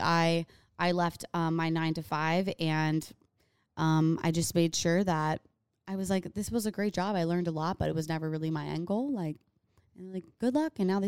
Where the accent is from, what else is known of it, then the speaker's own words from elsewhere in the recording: Sioux City, Iowa, United States; I also feel extra connected because I'm from Sioux City, Iowa.